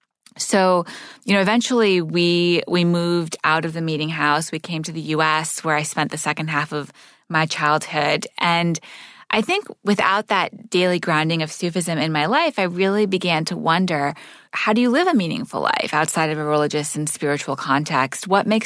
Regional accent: Montreal, Quebec, Canada; So I grew up in Montreal living in a Sufi meeting house.

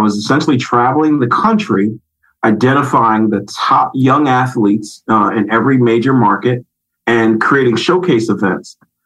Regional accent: Philadelphia, Pennsylvania, United States; Well, it's crazy. So I'm from Philadelphia.

